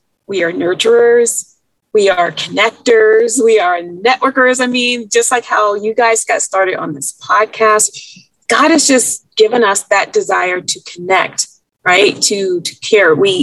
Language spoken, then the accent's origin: English; South Carolina, United States; now in California, United States; and I grew up in South Carolina, all of my family's there. I only came out to California to go to the master's college